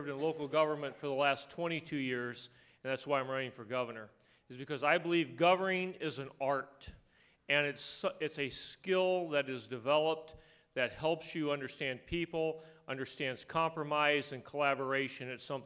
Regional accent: Edwardsville, Illinois, United States; I am the candidate from Southern Illinois. I'm from Edwardsville.

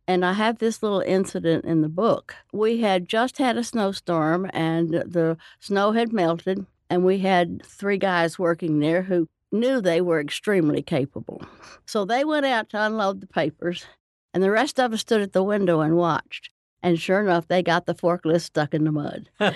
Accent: Mississippi, United States; now in Texas, United States; I married a West Texas farmer. Actually, I grew up in Mississippi on the Gulf Coast. Moved out here.

